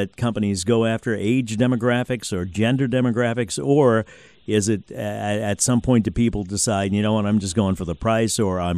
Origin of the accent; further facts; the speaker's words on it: New Orleans, Louisiana, United States; Laura, I worked in Las Vegas for a while, and I'm from New Orleans originally.